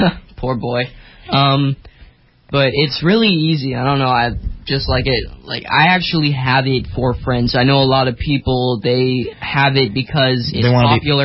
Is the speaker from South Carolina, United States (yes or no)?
no; Portland, Oregon, United States; now in Indianapolis, United States; Well, I was born and raised, for the most part, in Portland, Oregon. And, you know, it's my hometown. It'll always be my hometown. I'm currently living in Indianapolis, Indiana.